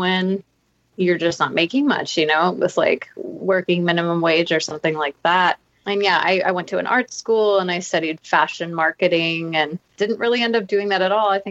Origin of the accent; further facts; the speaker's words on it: Hawaii, United States; Yeah, so I grew up in Hawaii. And so I'd say like more expensive than some places.